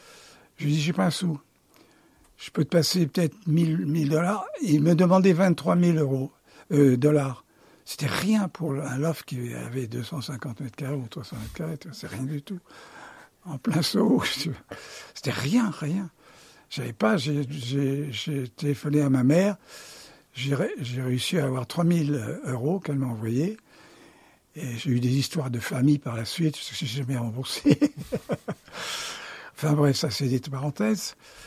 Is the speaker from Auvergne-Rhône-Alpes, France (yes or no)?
yes; Auvergne-Rhône-Alpes, France; Écoutez, je suis auvergnat.